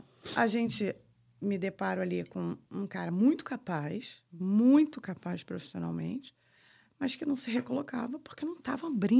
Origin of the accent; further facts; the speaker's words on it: Rio de Janeiro, Brazil; Mas a gente é carioca, né?